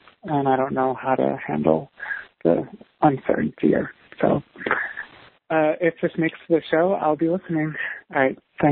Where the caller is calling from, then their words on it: New York City, New York, United States; I'm 31 years old. I'm calling from New York City.